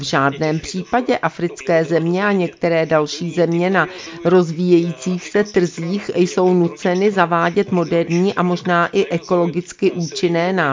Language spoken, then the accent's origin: Czech; Kyrgyzstan; pocházím z Kyrgyzstánu